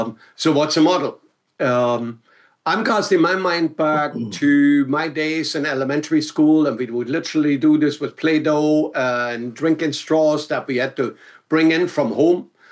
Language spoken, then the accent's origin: English; Germany; accent: German; English is a second language; I'm not sure how I would pronounce that with my German accent.